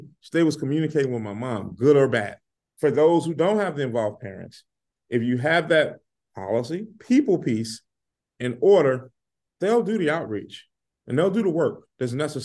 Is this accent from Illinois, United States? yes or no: yes; Chicago, Illinois, United States; four of us growing up in Robert Taylor housing, I was more fearful of her than the gangs, than the dope, anything.